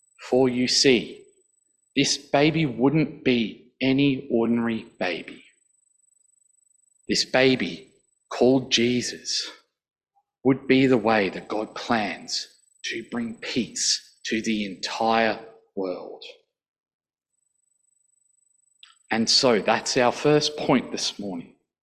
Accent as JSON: {"language": "English", "town": "Snug", "region": "Tasmania", "country": "Australia", "tie": "born or raised there", "said": "It's okay, I grew up in Snug, so."}